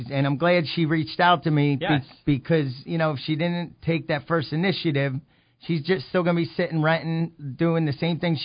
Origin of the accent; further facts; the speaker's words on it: Quakertown, Pennsylvania, United States; I'm from Quakertown